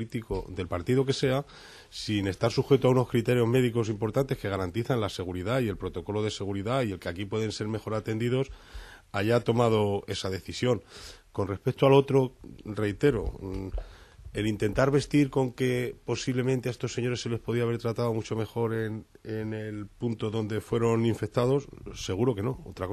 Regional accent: Spain; como español que me siento

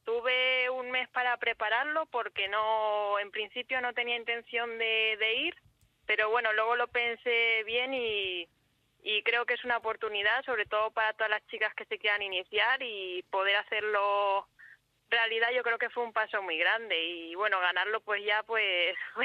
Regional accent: Cuenca, Castilla-La Mancha, Spain; yo soy de Cuenca y tenía que venir para jugar

